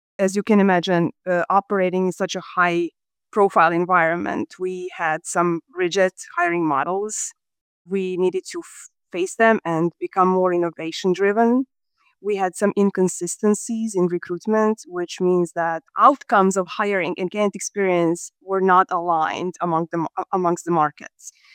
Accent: Croatia; now in Serbia; I am originally from Croatia, but I live in Serbia.

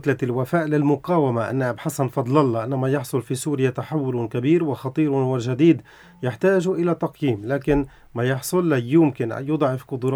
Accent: Lebanon

